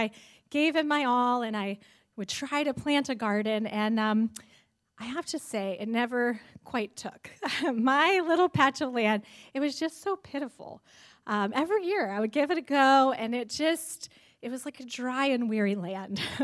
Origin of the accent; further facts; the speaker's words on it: California, United States; And granted, I'm from California where we don't have seasons